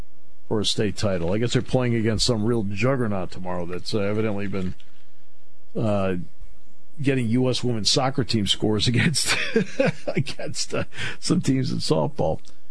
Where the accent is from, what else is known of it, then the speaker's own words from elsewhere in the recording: Enfield, Connecticut, United States; We were Enfield High School in Enfield, Conn